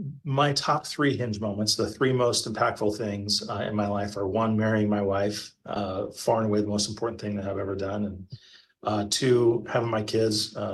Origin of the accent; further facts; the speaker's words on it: Bend, Oregon, United States; I grew up in Bend, Oregon, and I worked at a place called Jake's Truck Stop.